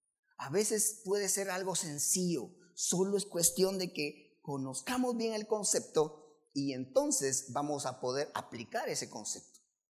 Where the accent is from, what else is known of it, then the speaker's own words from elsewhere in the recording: Chimaltenango, Guatemala; Nosotros como, no sé si como latinos, pero como chimaltecos, guatemaltecos, nos gusta estar unidos, juntos.